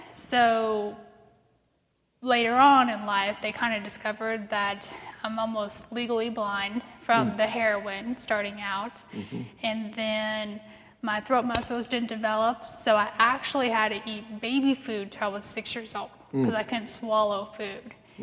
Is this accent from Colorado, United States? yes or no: no; San Diego, California, United States; born there; I was born in San Diego, California, and that's kind of the, you know, on the other coast, and you've got the ocean, the Navy base, and all of that stuff.